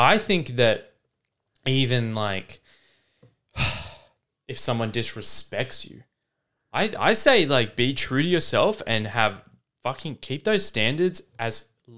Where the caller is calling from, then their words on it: Philippines; Hi, guys. I'm a listener from the Philippines and I super love the pod.